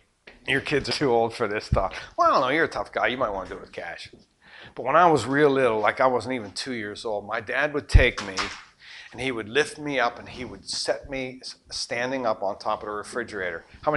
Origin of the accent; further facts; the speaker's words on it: Pittsburgh, Pennsylvania, United States; I was raised in Pittsburgh area and we didn't have a beach.